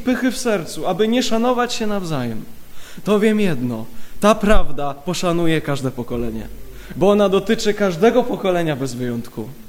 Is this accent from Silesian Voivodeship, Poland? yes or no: yes; Ustroń, Silesian Voivodeship, Poland; Jestem z Ustronia i od razu chciałbym przekazać serdeczne pozdrowienia z Ustronia